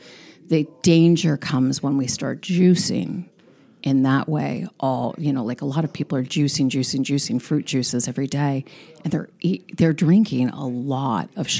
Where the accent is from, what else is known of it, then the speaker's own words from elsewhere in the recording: San Diego, California, United States; So Mexico is my chosen home. I mean, it really is. I grew up on the border.